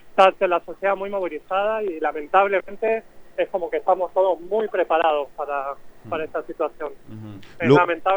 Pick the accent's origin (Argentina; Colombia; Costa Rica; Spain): Argentina; moved away as an adult; now in Israel; Yo si bien nací en Argentina, viví en Argentina hasta los 26 años, yo soy israelí y me siento israelí también, me siento parte de esa sociedad